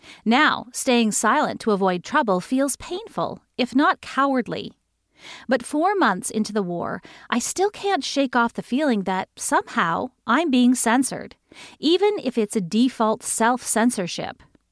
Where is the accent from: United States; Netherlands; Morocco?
Morocco; moved away as an adult; now in Canada; When I immigrated from Morocco roughly 20 years ago, I studied at Montreal's Concordia University and made friends of different ethnicities and faiths.